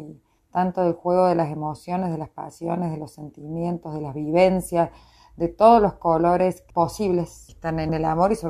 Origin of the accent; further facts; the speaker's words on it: Córdoba, Argentina; como cordobés y como argentina, tienen un sentido muy, muy querido, profundo, de identidad.